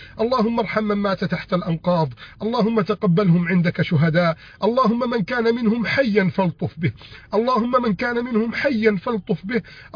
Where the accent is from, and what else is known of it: Egypt